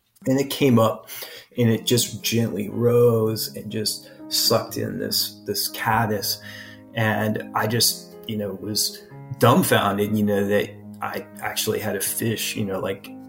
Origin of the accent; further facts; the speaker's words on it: Portland, Oregon, United States; And I grew up in Portland, Oregon